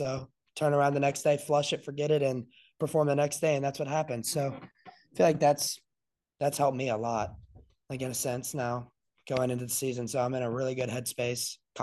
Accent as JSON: {"language": "English", "region": "the South", "country": "United States", "said": "For me, it was more so like, I'm from the South. Arizona State was a complete culture shock."}